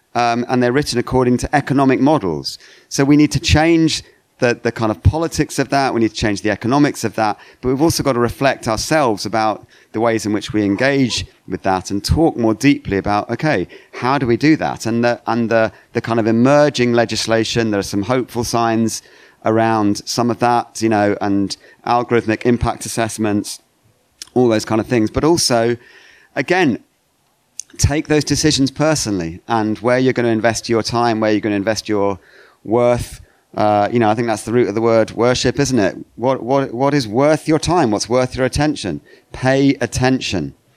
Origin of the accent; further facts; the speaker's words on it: Sheffield, Yorkshire and the Humber, United Kingdom; born there; I was born in Sheffield, but I grew up in a kind of near a coal mining village.